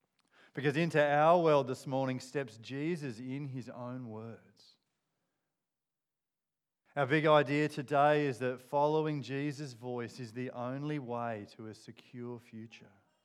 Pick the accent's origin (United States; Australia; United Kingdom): Australia; Kangaroo Island, South Australia; So I grew up on Kangaroo Island on a farm with 7,000 sheep.